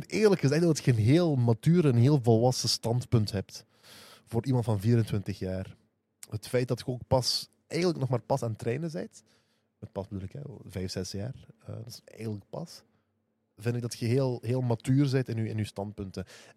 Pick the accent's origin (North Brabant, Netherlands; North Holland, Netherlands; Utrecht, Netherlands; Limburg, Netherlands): Limburg, Netherlands; now in Belgium; We zijn alle drie islamitisch, alhamdulillah. We zijn alle drie van Limburg. We zijn migranten of immigranten